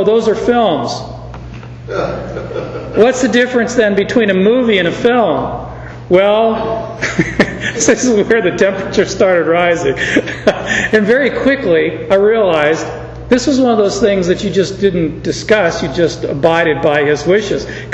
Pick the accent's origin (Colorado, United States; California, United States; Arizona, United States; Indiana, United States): Arizona, United States; Phoenix; You know, I grew up in Phoenix